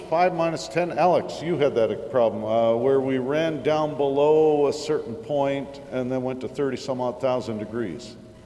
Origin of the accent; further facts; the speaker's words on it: Canada; I'm Canadian, I like hockey tape.